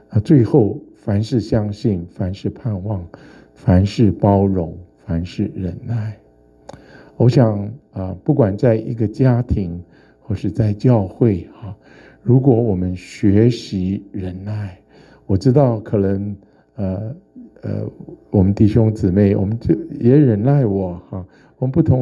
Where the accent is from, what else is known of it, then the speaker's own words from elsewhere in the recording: Hunan, China; 我们是湖南人，是雷子、骡子，脾气不好。